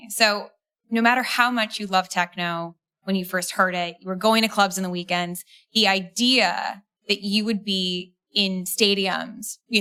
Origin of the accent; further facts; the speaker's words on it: New York City, New York, United States; the only reason I got hired was because I grew up in New York City and got a fake ID the moment I found someone on Canal Street to print one for me.